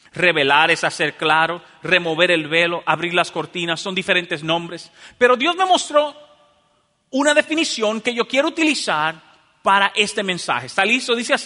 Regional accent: Dominican Republic; En mi país, en República Dominicana, por ejemplo, hay problemas eléctricos terribles

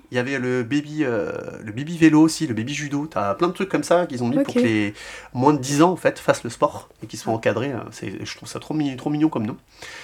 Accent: France; on a vraiment une belle tradition de handball aussi chez nous en France

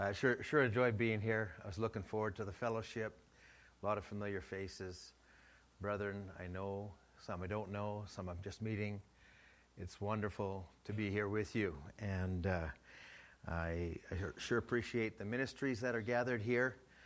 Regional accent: Edmonton, Alberta, Canada; I'm from Edmonton. That's easy to remember. Canada.

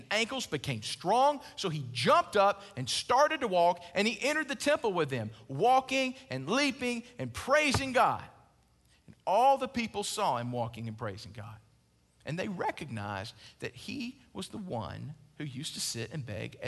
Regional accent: Alabama, United States; Y'all don't know I'm from Alabama, do you?

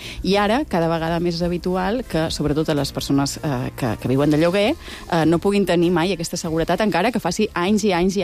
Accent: Balearic Islands, Spain; now in Barcelona, Spain; jo fa 30 anys que visc a Barcelona, però me sé molt mallorquina, i no sé si som d'allà, si som d'aquí.

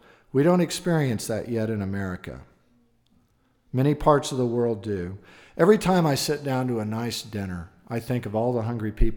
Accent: Oklahoma, United States; had one in Oklahoma, my home state, last week.

